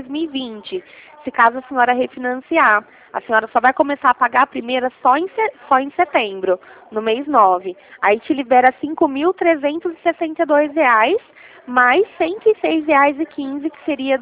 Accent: Ribeirão Preto, São Paulo, Brazil; Eu sou daqui de Ribeirão Preto.

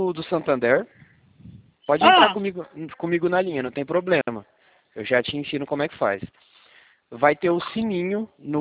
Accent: Marília, São Paulo, Brazil; Eu sou da cidade de Marília, interior de São

